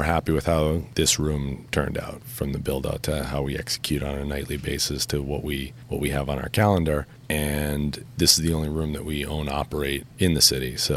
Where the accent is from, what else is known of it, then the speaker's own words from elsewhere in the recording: Plainville, Massachusetts, United States; growing up in Plainville